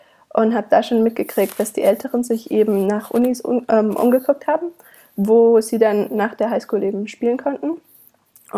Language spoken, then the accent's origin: German; Baden-Württemberg, Germany; now in United States; Ich komme aus einem winzigen Kaff im Schwarzwald